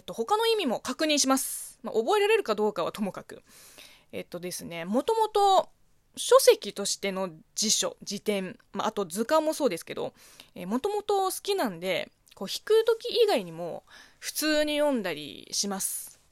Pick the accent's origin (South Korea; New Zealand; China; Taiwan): China; 中国生まれ中国育ちの私